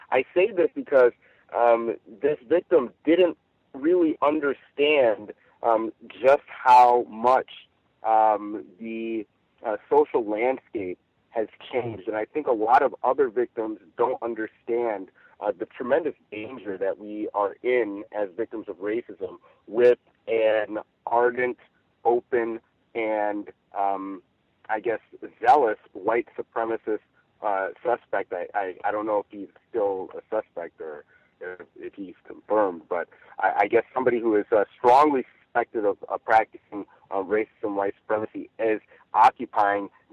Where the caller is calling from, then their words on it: Las Vegas, Nevada, United States; Okay, so I am reporting from Las Vegas tonight, and I just wanted to...